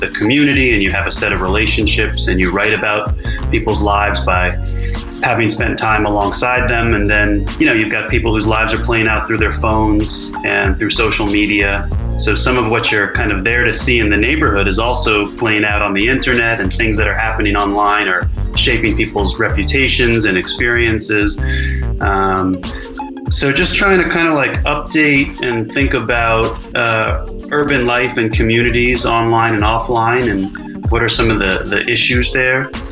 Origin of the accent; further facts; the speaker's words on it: New York, United States; And, you know, I grew up in New York.